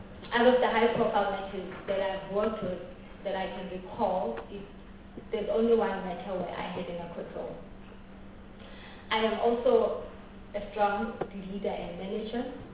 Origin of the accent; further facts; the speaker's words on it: Johannesburg, Gauteng, South Africa; also born or lived in KwaZulu-Natal; I am 38 years old. I was born in Johannesburg. However, my umbilical cord is in a village called Umzimkulu in the southern KwaZulu-Natal. I grew up in Johannesburg. I grew up in KwaZulu-Natal in a rural area.